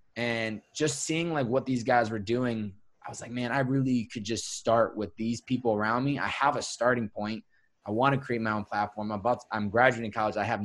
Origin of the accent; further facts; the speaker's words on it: Chicopee, Massachusetts, United States; I'm originally from Chicopee, Massachusetts. It's Western Mass. It's the Western part of the state. It's about an hour and a half west of Boston.